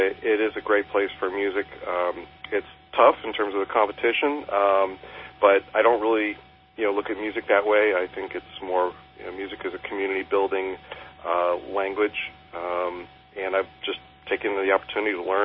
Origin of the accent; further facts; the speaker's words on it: Chicago, Illinois, United States; Yeah, I grew up in the Chicago area where blues was prevalent